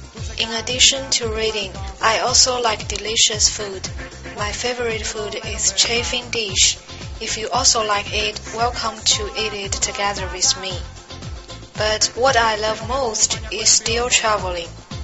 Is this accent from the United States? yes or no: no; Changsha, Hunan, China; born there; English is a second language; I'm 17 years young, born in Changsha, Hunan.